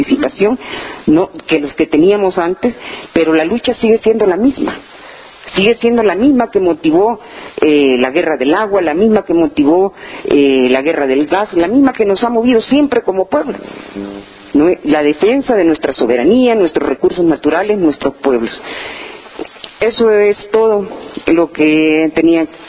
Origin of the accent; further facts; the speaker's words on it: Bolivia; nuestra lucha como pueblo boliviano